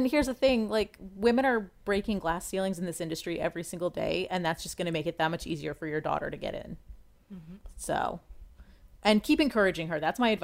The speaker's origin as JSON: {"language": "English", "town": "Washington", "region": "District of Columbia", "country": "United States", "tie": "born or raised there", "said": "Like for me, I grew up in Washington, D.C."}